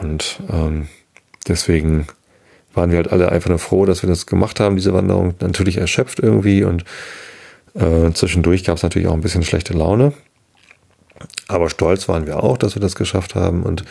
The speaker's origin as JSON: {"language": "German", "region": "Hamburg", "country": "Germany", "tie": "born or raised there", "said": "von diesem G20-Gipfel in Hamburg mitbekommen. In meiner Heimatstadt hat der G20-Gipfel stattgefunden"}